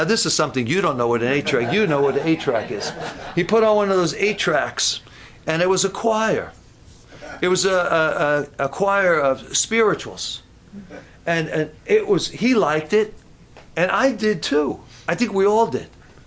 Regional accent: New York City, New York, United States; I grew up in New York City. We don't hunt in New York City. I didn't grow up here in the woods where they go shoot deer and they do this and that.

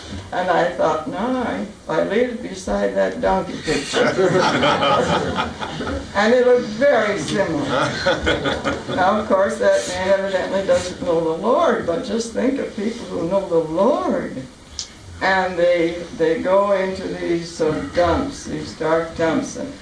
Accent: Michigan, United States; Now, she lived about a mile out of my hometown in Michigan.

